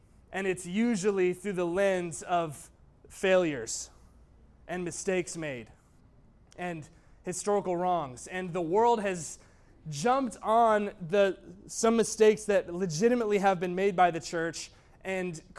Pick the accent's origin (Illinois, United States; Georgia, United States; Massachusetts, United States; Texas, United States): Georgia, United States; Dahlonega; Okay, I'm from Dahlonega. Do you know Dahlonega? Tiny mountain town in the north, okay, in the north of Georgia, and population like 5,000, right? Small.